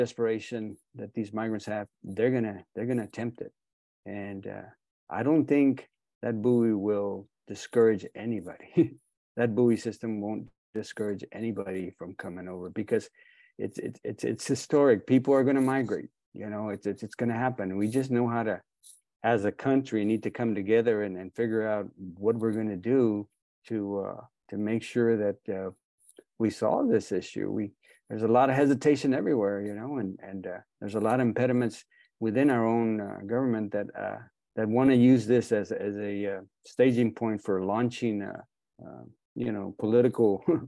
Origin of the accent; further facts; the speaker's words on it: Texas, United States; Because, you know, like I told you, I'm a Texan too.